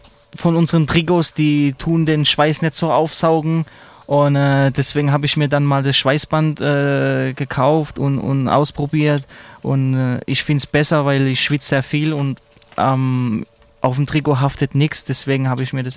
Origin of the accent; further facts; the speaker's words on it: Ludwigshafen, Rhineland-Palatinate, Germany; born there; Normal bin ich zwar in Ludwigshafen geboren, aber ich sehe mich schon als Mannheimer, ja.